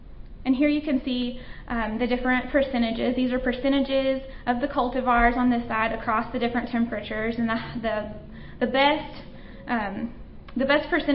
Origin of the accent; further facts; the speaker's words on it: Alma, Arkansas, United States; He's actually the mascot of my hometown, which was Alma and the self-proclaimed spinach capital of the world, so that's where I'm from.